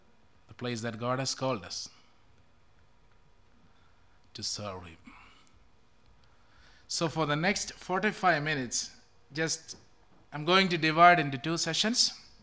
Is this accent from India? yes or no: yes; Kerala, India; We come from Kerala. It's a small state. A lot of Christians from first century onwards. So our state is so different from any other state in India.